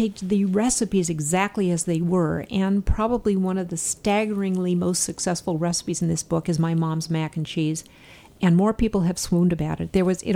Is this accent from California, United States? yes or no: yes; Los Angeles, California, United States; She made a tamale pie because I grew up in Los Angeles.